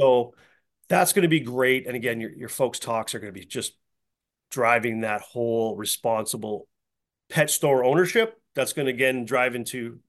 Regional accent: Canada; Hey, we're Canadian.

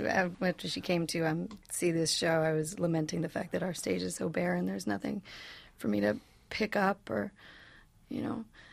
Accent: Michigan, United States; I'm Michigan.

